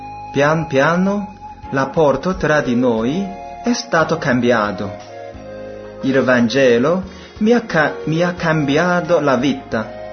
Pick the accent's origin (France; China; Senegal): China; Italian is a second language; now in Italy; sono cinese. Quando avevo 9 anni, cioè 20 anni fa, tutta la mia famiglia abbiamo ricevuto il battesimo.